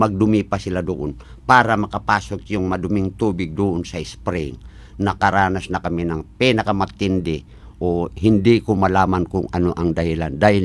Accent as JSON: {"language": "Tagalog", "town": "Iligan", "region": "Northern Mindanao", "country": "Philippines", "said": "dito sa amin sa Iligan City, particular sa Barangay Kiwalan"}